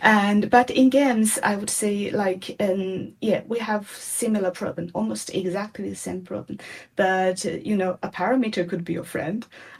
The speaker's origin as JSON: {"language": "English", "country": "China", "said": "I come from China, so originally I'm Chinese."}